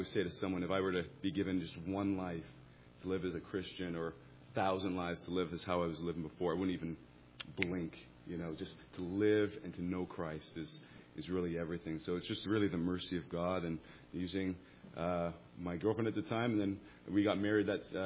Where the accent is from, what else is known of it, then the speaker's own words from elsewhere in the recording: Toronto, Ontario, Canada; I grew up in Toronto, in Canada